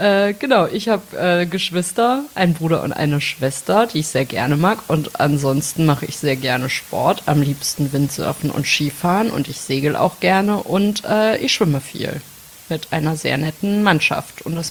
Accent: Melsungen, Hesse, Germany; ich komme aus Nordhessen, aus Melsung, absolute Lokalpatriotin.

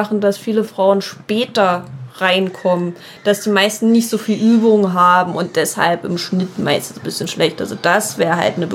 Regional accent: Germany; ich komme aus dem deutschsprachigen Raum oder so. Ich sag dann auch meistens nicht, dass ich aus Deutschland komme. Was auch schön ist, ja, ich komme aus der EU.

